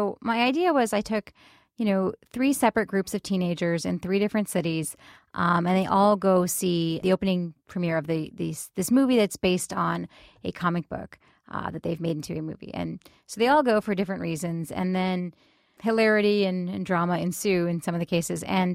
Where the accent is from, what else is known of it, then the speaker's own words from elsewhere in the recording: Blue Ash, Ohio, United States; I grew up in the Blue Ash Montgomery area. I went to Sycamore High School.